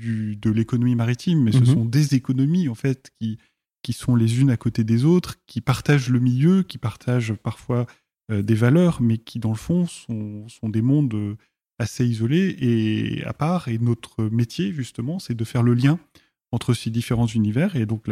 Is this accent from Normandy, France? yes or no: no; Saint-Étienne, Auvergne-Rhône-Alpes, France; born there; Je suis né à Saint-Étienne au milieu des terres